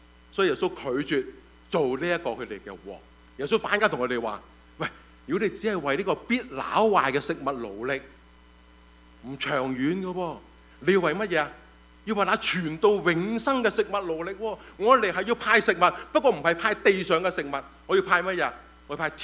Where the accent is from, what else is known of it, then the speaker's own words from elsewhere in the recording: Hong Kong; 我哋香港人，我哋会明白